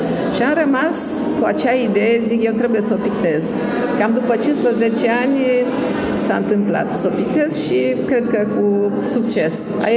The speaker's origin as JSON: {"language": "Romanian", "town": "Arucuta", "region": "Cluj County", "country": "Romania", "tie": "born or raised there", "said": "Satul Arucuta din județul Cluj."}